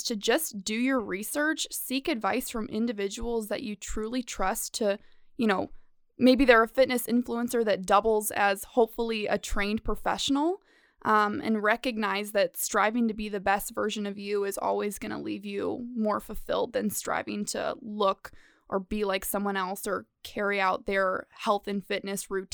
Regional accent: South Bend, Indiana, United States; I'm from South Bend, Indiana.

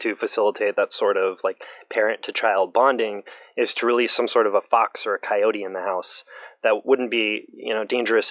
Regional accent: Canada; because it is my dream as a Canadian to have my leg tied to another person's leg

